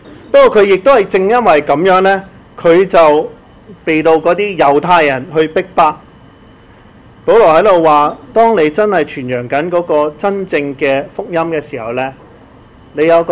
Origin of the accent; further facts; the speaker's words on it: China; 其实这件事很普通到我们中国人呢